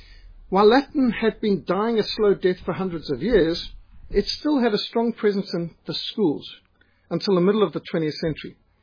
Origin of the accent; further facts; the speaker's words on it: Zimbabwe; I'm from Rhodesia, and we pride ourselves on being more English than English, and Latin was considered essential to education.